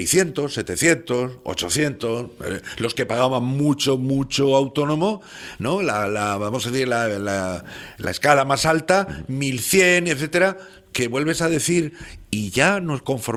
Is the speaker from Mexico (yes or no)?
no; Spain; luego resulta que para equiparar ciertos servicios europeos seguimos siendo españoles.